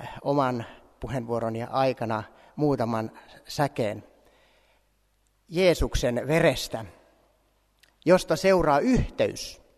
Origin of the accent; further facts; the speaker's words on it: Lapland, Finland; Minä olen Lapin poikki